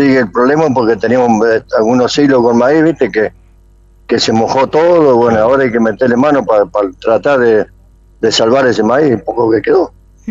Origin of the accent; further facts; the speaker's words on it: Mendoza, Argentina; moved away as an adult; now in 9 de Julio, Argentina; Yo en realidad soy de Mendoza, pero hace 35 años que estoy acá en 9 de julio